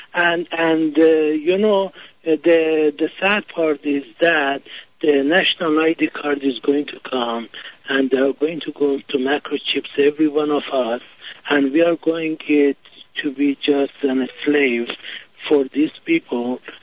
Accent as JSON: {"language": "English", "country": "United States", "said": "Of course, yes. I'm Iranian American. Yes."}